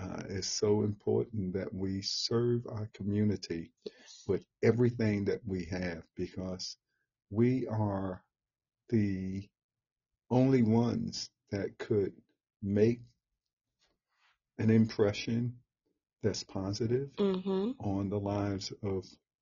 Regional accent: New York City, New York, United States; born and raised in New York City, and Harlem in particular, a community that I love.

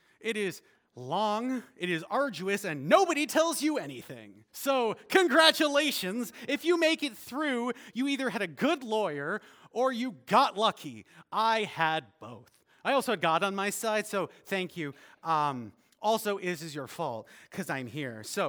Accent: Canada; now in United States; I am not an American. I am a Canadian, born and raised, and in fact, I had never really given any serious consideration to living anywhere but Canada.

